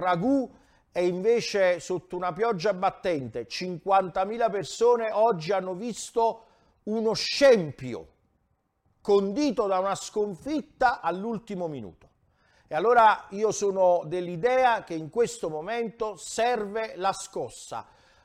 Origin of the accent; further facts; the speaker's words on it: Campania, Italy; come si dice dalle nostre parti, posso dirlo in napoletano, lo dico, cugliuta. Proprio lo dico in napoletano stretto